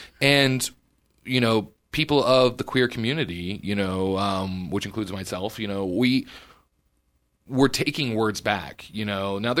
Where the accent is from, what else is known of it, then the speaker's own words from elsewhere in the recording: Emporia, Kansas, United States; growing up in Emporia when I was a young man, and I mean this in no way disrespectfully to my hometown. I'm very proud to be from Emporia. I love being from here.